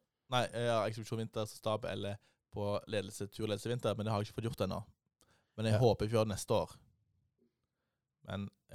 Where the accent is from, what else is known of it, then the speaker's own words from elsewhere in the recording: Sandnes, Rogaland, Norway; Jeg er fra Sandnes. Det har aldri vært snø der noen gang.